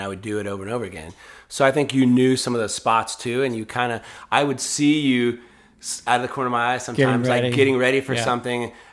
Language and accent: English; Toronto, Ontario, Canada; And Matt's been hosting me while I'm down from Toronto.